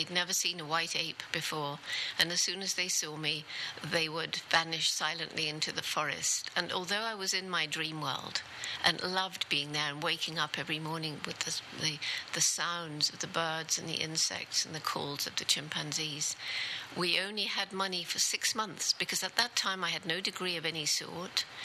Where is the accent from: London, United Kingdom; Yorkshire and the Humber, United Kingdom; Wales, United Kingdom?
London, United Kingdom; born there; I was born in London, in England, in 1934. I went through, as a child, the horrors of World War II